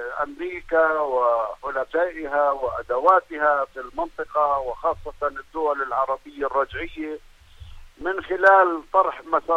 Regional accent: Palestine; علينا دور كفلسطينيين بشكل أساسي في مواجهة هذه الحلول التصفوية لقضيتنا

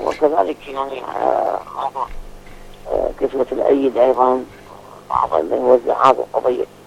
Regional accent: Iraq; عندنا في العراق

